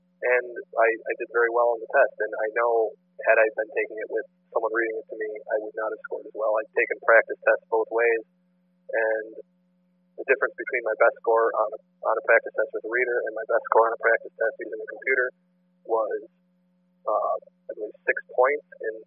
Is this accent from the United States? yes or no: yes; Midwest, United States; because I am from the Midwest.